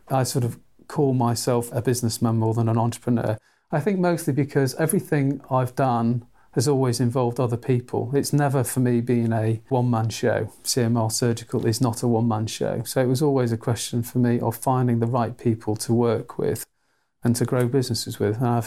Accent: Manchester, North West England, United Kingdom; So, I'm Mancunian from the north of England

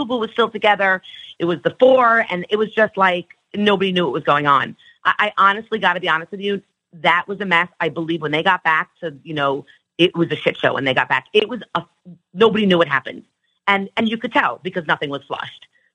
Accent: New York, United States; Rob, I'm from New York. I knew what the hell was going on.

